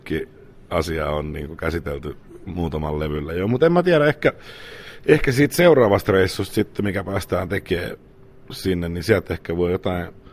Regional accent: Espoo, Uusimaa, Finland; mä aika ilmiselvästi tunnustan olevani espoolainen ja pääkaupunki niin on lähellä

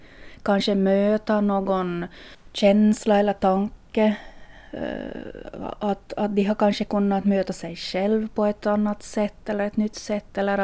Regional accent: Nykarleby, Ostrobothnia, Finland; Jag är ju uppvuxen i Soklot och Nykabi, så här är ju barndomstrakterna.

